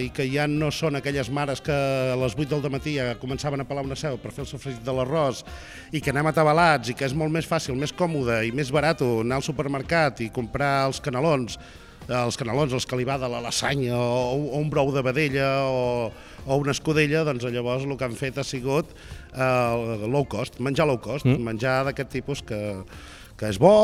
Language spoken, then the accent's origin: Catalan; Catalonia, Spain; No, sóc de l'Empordà.